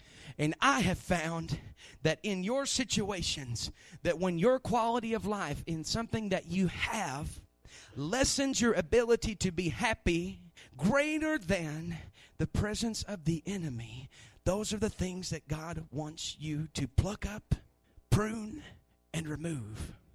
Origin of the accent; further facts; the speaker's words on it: United States; why was I born and raised in Campbell County?